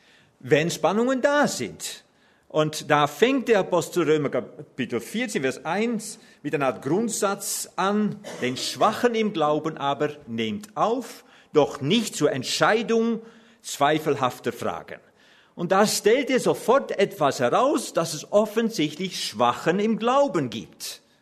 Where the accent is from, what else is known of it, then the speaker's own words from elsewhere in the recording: Netherlands; German is a second language; Ich bin Holländer und das muss ich auch vorweg sagen.